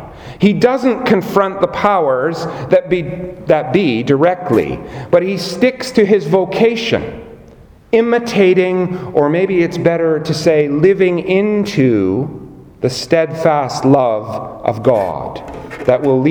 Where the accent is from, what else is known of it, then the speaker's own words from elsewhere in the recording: Canada; I hope that I'm not living or doing something simply because I'm a Canadian.